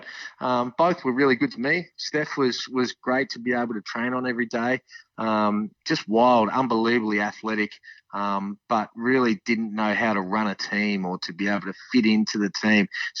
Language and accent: English; Australia; But being Australian, they didn't have a lot of belief in players outside of America